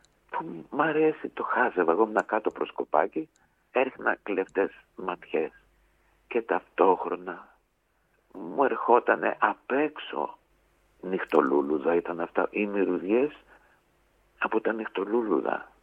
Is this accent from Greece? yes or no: yes; Athens, Attica, Greece; εγώ μεγάλωσα στο Κουκάκι, περιφερειακό Φιλοπάπου.